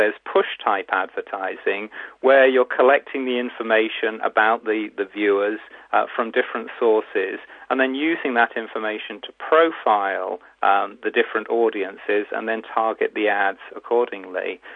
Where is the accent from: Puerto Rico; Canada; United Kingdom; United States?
United Kingdom; England; born there; also born or lived in Germany; I was born in England. I lived in Germany.